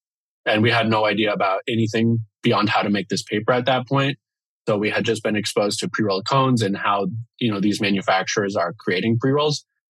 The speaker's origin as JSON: {"language": "English", "town": "Miami", "region": "Florida", "country": "United States", "tie": "born or raised there", "moved": "yes", "lives_now": "Seattle, United States", "said": "Yeah, so I'm from the East Coast, from Miami. And yeah, grew up there and just always wanted to get out to the West Coast"}